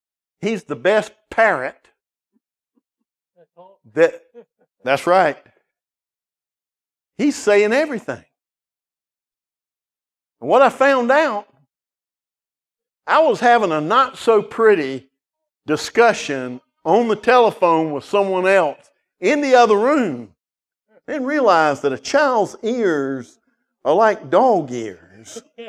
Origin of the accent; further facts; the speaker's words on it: Nigeria; Even in Nigeria, they make fun of my accent.